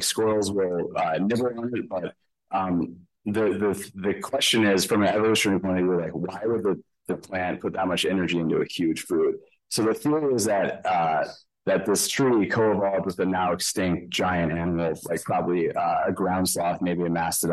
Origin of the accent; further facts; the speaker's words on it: Illinois, United States; So I had seen this plant growing up in Illinois a little bit and been curious about it, especially as a child